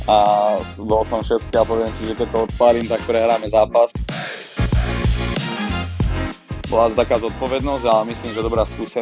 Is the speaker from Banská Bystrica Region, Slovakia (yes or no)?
yes; Zvolen, Banská Bystrica Region, Slovakia; Začínal som vo Zvolene ako asi 13-ročný.